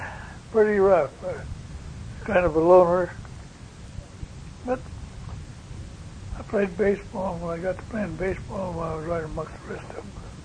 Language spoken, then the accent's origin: English; Blaine, Washington, United States; also born or lived in Alberta, Canada; then we moved back to, down to Washington, Lane, Washington, where we moved to then. And I went through school there, and through high school in Blaine, Washington.